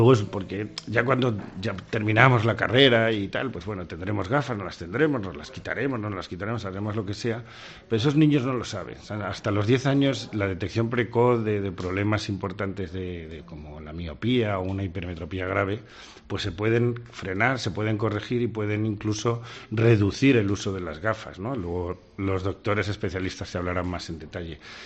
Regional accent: Spain; Pero es que somos españoles.

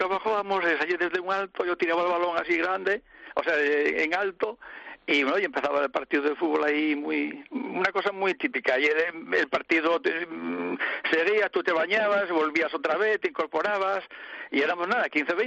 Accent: Ovio, Asturias, Spain; yo vivo en Ovio siempre.

